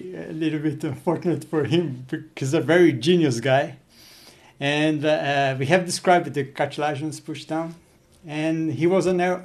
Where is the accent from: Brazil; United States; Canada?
Brazil; So I'm a Brazilian. I look like Japanese, but I'm a Brazilian.